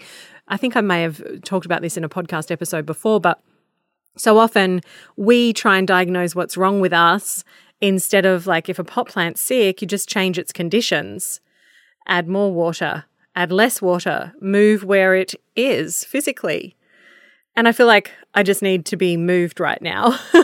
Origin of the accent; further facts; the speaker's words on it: Victoria, Australia; as a five-year-old growing up in the Dandenong Ranges